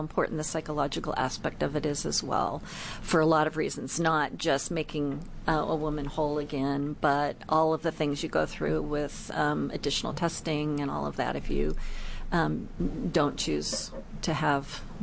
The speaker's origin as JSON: {"language": "English", "town": "Tigard", "region": "Oregon", "country": "United States", "said": "I'm from Tigard, Oregon, and I am a breast cancer survivor."}